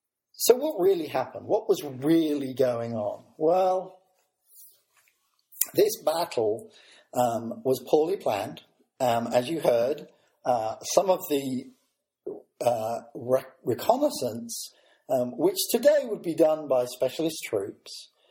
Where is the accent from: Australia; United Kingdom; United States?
United Kingdom; as both a British schoolboy and a former member of the British military.